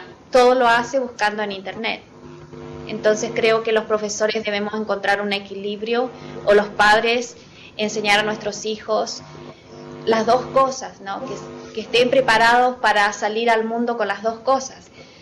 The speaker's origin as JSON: {"language": "Spanish", "country": "Argentina", "lives_now": "United States", "said": "yo soy originariamente de Argentina"}